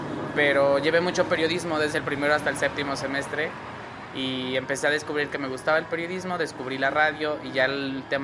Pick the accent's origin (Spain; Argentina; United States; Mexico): Mexico; State of Mexico; yo soy del Estado de México, del norte del Estado de México, a hora y media de aquí. Ajá. Entonces, allá crecí, ya estudié